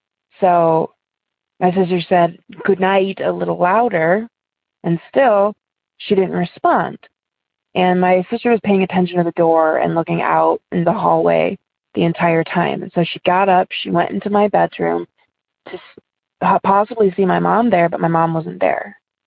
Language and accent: English; Ohio, United States; I'm from Ohio.